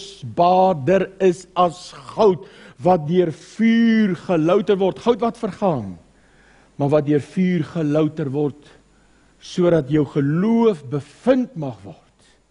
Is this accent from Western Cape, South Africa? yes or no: no; Free State, South Africa; Nou ja, ek het in die Vrystaatse goudvelde groot geword